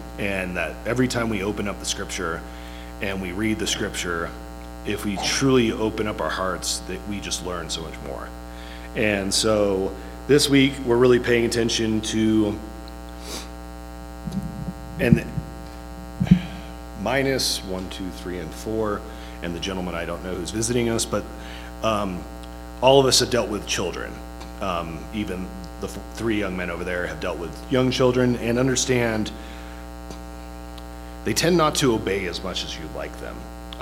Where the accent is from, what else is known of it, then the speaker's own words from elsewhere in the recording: California, United States; I mean, where I grew up in Central California, there was a lot of agriculture, trees being grown